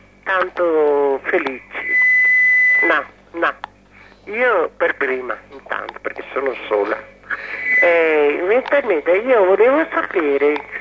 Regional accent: Venice, Veneto, Italy; perché sono veneziana

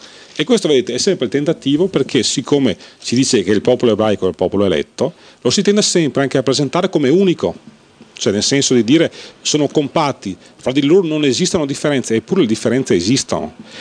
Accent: Senegal; Italian is a second language; Per noi senegalesi poi negro ha un significato culturale elevato.

